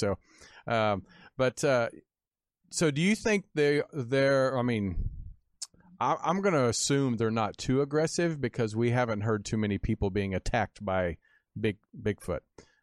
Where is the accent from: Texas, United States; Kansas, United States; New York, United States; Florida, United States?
Kansas, United States; born or raised there